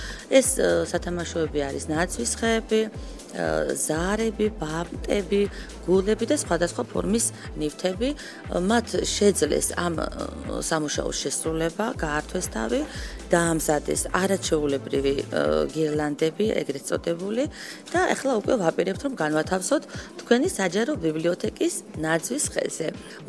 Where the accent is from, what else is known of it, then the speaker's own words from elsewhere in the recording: Khashuri, Shida Kartli, Georgia; born there; ცხოვრობ, დავიბადე და მოღვაწეობ ქალაქ ხაშურში